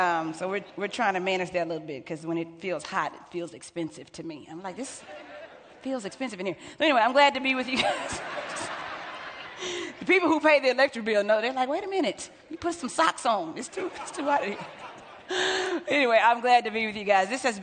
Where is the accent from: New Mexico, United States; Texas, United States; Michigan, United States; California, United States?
Texas, United States; Hold on now. I'm from Texas.